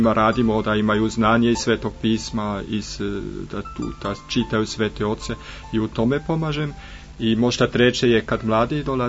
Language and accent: Serbian; Bern, Switzerland; Serbian is a second language; Ne, ja sam također rođen u Švajcarskoj. To je slučajno, brat Rože bio iz francuskog govornog područja, ja sam iz kantona Berna.